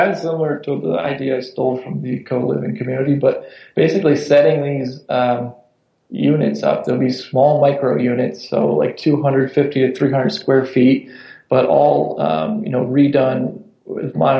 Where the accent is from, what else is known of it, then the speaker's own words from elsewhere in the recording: Syracuse, New York, United States; moved away as an adult; So I was from Syracuse area, moved out of Philly, and didn't know anybody.